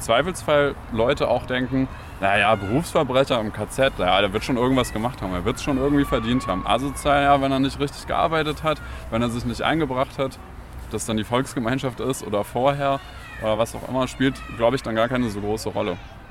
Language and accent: German; West Germany, Germany; Ich komme aus Westdeutschland